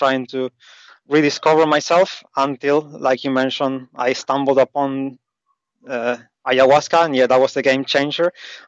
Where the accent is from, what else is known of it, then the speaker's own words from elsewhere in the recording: Argentina; also born or lived in Asia; I grew up in South America, in Argentina.